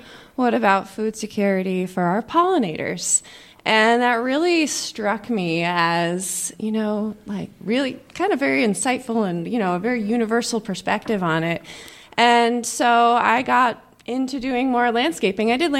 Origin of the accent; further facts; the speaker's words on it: Austerlitz, New York, United States; So I'm from the area. I'm from Austerlitz. I grew up on a farm, so I've always loved working outdoors.